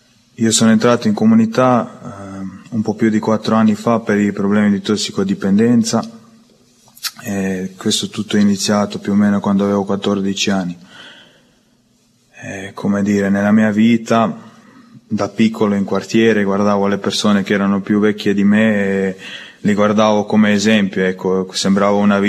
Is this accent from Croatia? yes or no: yes; Croatia; Italian is a second language; vengo dalla Croazia, ho 23 anni.